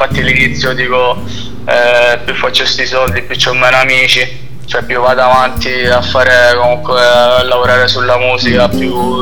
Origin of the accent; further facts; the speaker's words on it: Sicily, Italy; io sono siciliano, quindi non posso, è inutile che faccio l'americano